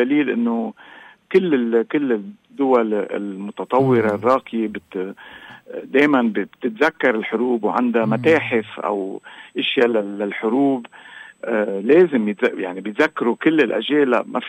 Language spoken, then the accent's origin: Arabic; Lebanon; هذه لازم تكون فرصة لنتوحد نحن كلبنانيين